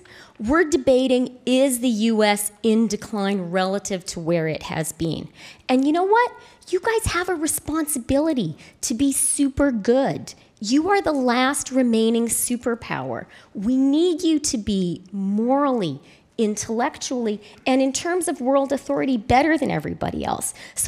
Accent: Canada; And as a Canadian, it was a great time.

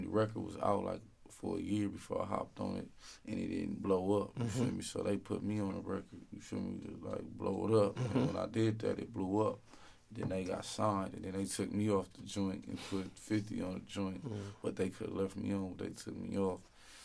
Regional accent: West Coast, United States; I'm from the West Coast, you feel me, Def Jam, East Coast based label.

